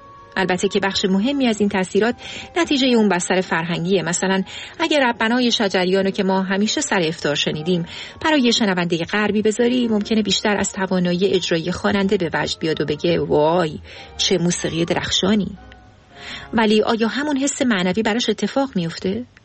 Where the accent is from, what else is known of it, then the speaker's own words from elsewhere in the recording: Iran; ما فارسی زبونای مسلمون که توی ایران بزرگ شدیم